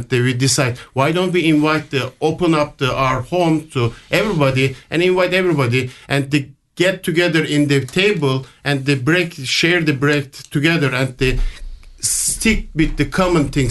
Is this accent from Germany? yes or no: no; Turkey; English is a second language; now in Jacksonville, United States; I'm originally from Turkey and moved to Jacksonville 2002.